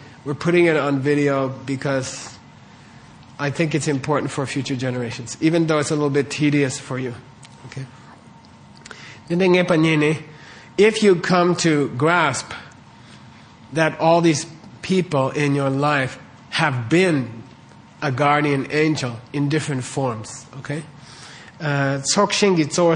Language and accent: English; Manhattan, New York, United States; I'm American, you know?